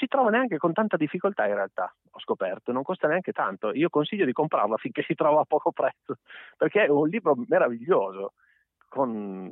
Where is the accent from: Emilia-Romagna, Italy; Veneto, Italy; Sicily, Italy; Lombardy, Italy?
Emilia-Romagna, Italy; Parma; born there; also born or lived in Turin; ma sono tornato da Torino a vivere a Parma, dove vivo adesso. Io sono nato a Parma, ma ho vissuto 10 anni a Torino.